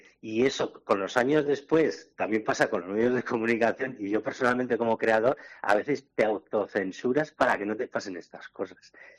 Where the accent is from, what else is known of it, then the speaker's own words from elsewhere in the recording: Reinosa, Cantabria, Spain; yo soy de Reynosa y yo tenía 9 añitos justamente en ese año